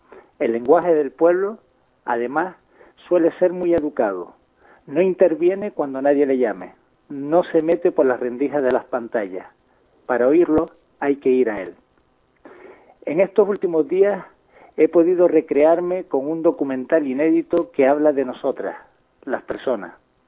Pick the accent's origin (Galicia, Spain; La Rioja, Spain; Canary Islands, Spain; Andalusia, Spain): Canary Islands, Spain; Somos una marca que se llama Fuerteventura o Canarias y en Madrid nos ofrecen al mejor postor.